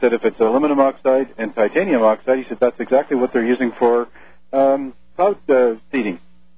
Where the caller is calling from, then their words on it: Ontario, Canada; Calling from Ontario.